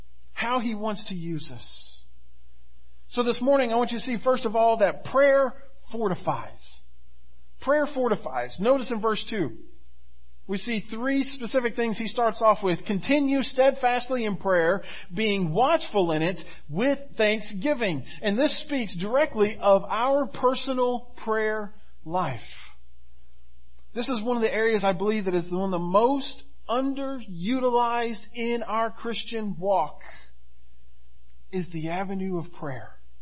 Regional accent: Florida, United States; also born or lived in Dallas, Texas; I remember, I grew up in Florida. I was born in Dallas, Texas. We moved to Florida when I was 18 months old, when my dad took his church there. And so, growing up, that's all I known is Florida.

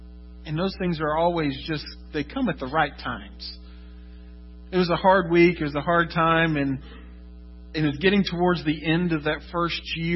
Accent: Florida, United States; You know, I grew up in Central Florida, and for some strange reason, I decided to spend my first year of college in upstate New York.

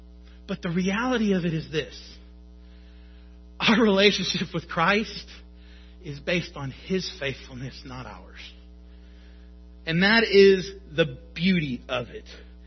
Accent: Chicago, Illinois, United States; I grew up in Chicago. I confess, I grew up going to Wrigley.

